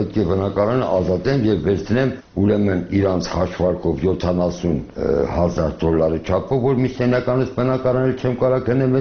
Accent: Armenia; born there; Ինձ հիմի վռնդում են իմ տնից, որտեղ ես ծնվել եմ

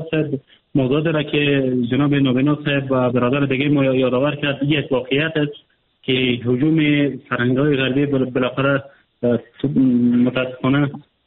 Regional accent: Afghanistan; ما همه افغان هستیم، فرهنگ بسیار خوب داریم

